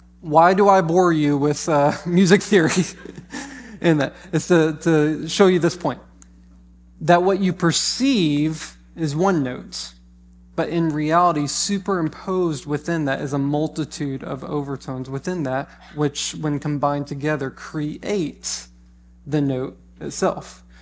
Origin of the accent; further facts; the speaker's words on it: the South, United States; Like we're from the South.